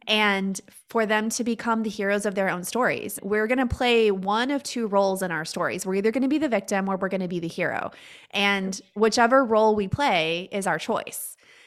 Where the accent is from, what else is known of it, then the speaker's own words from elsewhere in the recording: Canyon, Texas, United States; And so I grew up in Canyon, and my stepdad wanted us to go to Canyon schools and because they were better than Hereford schools.